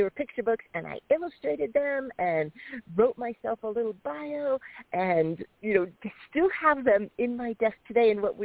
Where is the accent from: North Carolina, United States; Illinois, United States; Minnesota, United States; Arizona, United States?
Arizona, United States; Phoenix; I grew up in Phoenix, Arizona, and, you know, life was mixed, you know, like for a lot of kids.